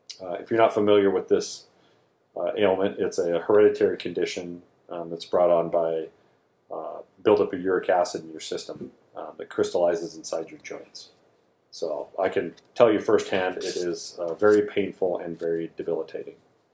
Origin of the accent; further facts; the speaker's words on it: Spokane, Washington, United States; So I was born and raised here in Spokane, Washington. I went to Trentwood Elementary, East Valley Junior High, and then I went to Gonzaga Prep.